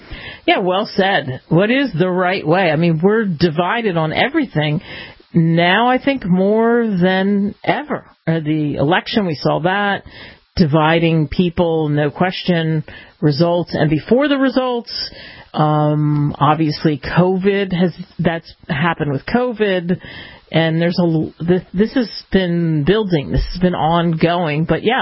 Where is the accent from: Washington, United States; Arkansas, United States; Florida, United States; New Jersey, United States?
New Jersey, United States; also born or lived in Philadelphia, Pennsylvania; I grew up in New Jersey and Philadelphia, in that tri-state area.